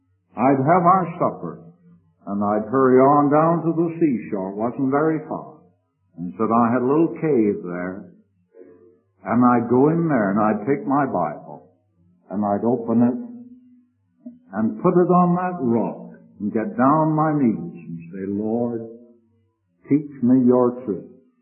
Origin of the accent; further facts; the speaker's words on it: Galt, Ontario, Canada; I remember a big Scotchman coming to my hometown of Galt in Canada when I was a young Christian.